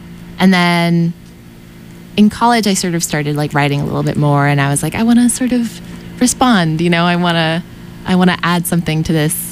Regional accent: Worcester, Massachusetts, United States; I lived like in the woods, sort of like on a dead end street. But it was good. I was part of the like Lithuanian American community there.

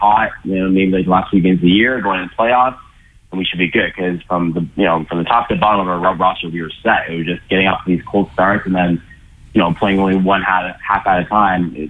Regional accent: London, Ontario, Canada; So I brought it back to London, Ontario, which is my hometown. It's where I grew up.

